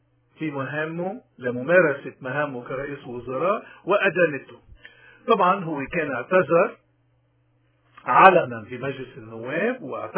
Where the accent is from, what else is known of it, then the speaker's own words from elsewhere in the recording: Lebanon; now in Canada; طيب هوني واحد يعني كلبناني مقيم بكندا وبيقارن شو اللي عم بيصير بكندا وشو اللي عم بيصير بلبنان